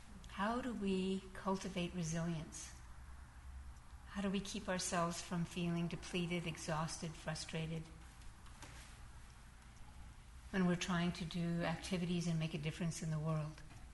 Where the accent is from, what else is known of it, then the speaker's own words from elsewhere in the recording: United States; but I'm an American. I'm in a hurry.